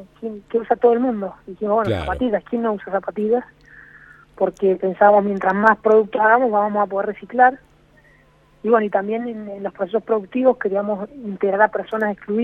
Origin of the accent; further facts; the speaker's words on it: Mendoza, Argentina; Bueno, somos tres amigos mendocinos.